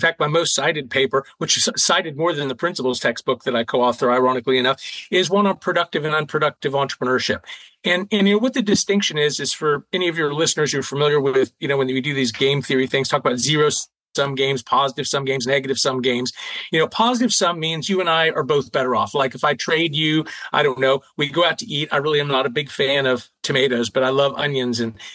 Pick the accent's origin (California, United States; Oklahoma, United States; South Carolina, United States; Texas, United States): South Carolina, United States; Charleston; we have a gentleman here in Charleston, South Carolina, my hometown where I live now